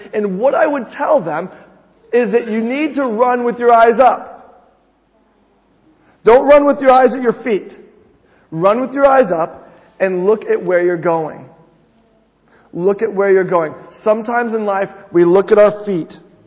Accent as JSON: {"language": "English", "country": "United States", "said": "being an American, I actually coached proper football"}